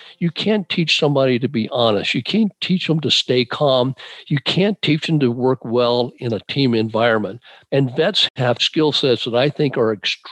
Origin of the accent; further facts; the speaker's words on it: Tucson, Arizona, United States; I grew up in Tucson, and I remember my dad waking all of us boys up at 2 o'clock in the morning to go out in the backyard and see snow.